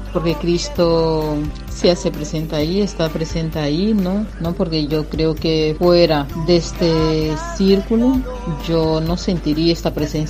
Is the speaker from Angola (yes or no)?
yes; Angola; now in Tenerife, Spain; soy de Angola. Llevo viviendo ya aquí en España, concretamente en Tenerife, 22 años. Vivo mi fe en la parroquia Nuestra Señora de la Encarnación.